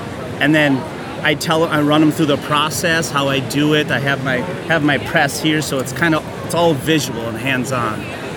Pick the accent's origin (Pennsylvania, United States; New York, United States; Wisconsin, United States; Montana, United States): Wisconsin, United States; Kenosha; I'm from Kenosha, Wisconsin.